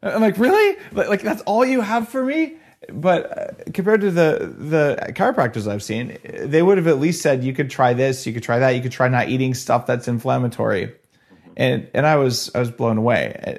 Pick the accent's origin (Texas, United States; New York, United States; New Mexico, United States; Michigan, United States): New Mexico, United States; Albuquerque; which is New Mexico green chili, I grew up in Albuquerque, New Mexico.